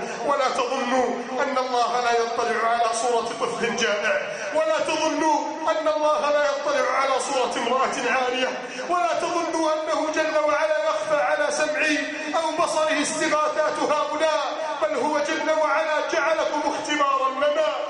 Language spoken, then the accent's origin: Arabic; Egypt; اللهم إنا نسألك أن تعيد بلدنا مصر إلى سابق عزها